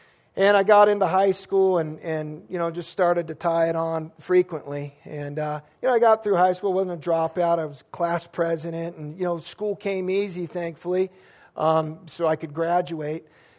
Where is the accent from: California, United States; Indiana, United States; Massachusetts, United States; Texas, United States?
California, United States; San Diego; I grew up in San Diego.